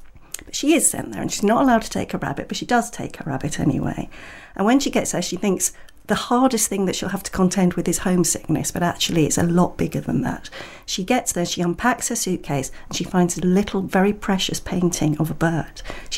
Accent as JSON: {"language": "English", "region": "London", "country": "United Kingdom", "tie": "born or raised there", "said": "growing up in North London"}